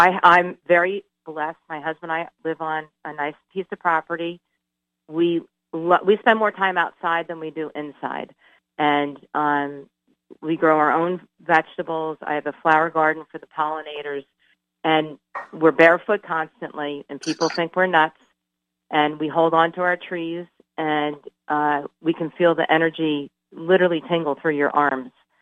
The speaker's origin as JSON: {"language": "English", "region": "New Jersey", "country": "United States", "tie": "born or raised there", "also_born_or_lived": "Maryland", "said": "Well, I'm actually from Maryland, but lived in New Jersey my whole life."}